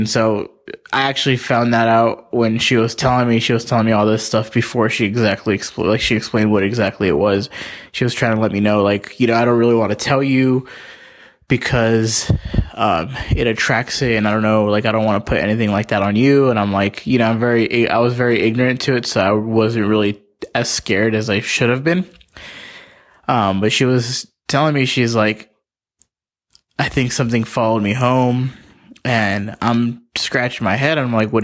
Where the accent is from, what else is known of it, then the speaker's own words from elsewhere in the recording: Palmdale, California, United States; I'm from Palmdale, California.